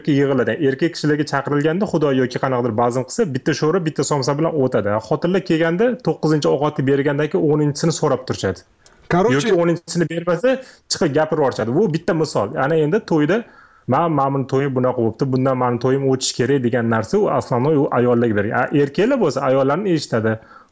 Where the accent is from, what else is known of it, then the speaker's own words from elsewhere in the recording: Tashkent, Uzbekistan; now in Moscow, Russia; Moskvada men o'zim biznesim bilan shug'ullanaman. O'zim shaxsan Toshkent shahridanman. Toshkentlikman